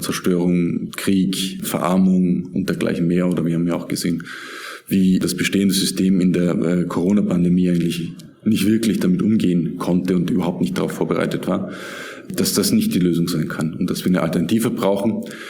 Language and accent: German; Styria, Austria; also born or lived in Vienna / Turkey; Ich habe in Wien studiert, also ich bin schon in Graz geboren und im Süden von Graz in einer kleinen Stadt, kleinem Dorf aufgewachsen und habe dann in Wien studiert und bin danach in die Türkei gegangen, war 4 Jahre in der Türkei, bin 2019 wieder nach Österreich zurück